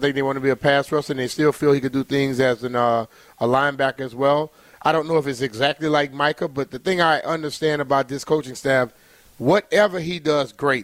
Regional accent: Louisiana, United States; growing up in Louisiana, you always want to do it on the big stage in the Superdome.

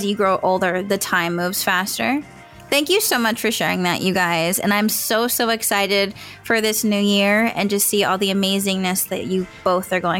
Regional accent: California, United States

